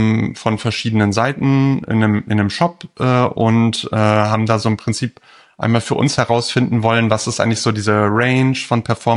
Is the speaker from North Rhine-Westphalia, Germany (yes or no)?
yes; Bonn, North Rhine-Westphalia, Germany; Ich komme aus Bonn